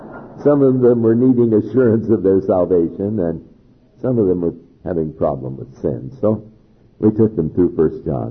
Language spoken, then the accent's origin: English; Ventura, California, United States; I grew up in Ventura. I mean, I've been a beach kid all my life.